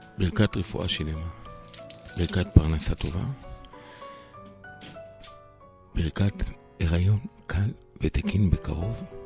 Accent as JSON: {"language": "Hebrew", "town": "Kiryat Ata", "region": "Haifa District", "country": "Israel", "tie": "born or raised there", "said": "אני גדלתי ברחוב יוספטל בקריית אתא. שכונה בינונית."}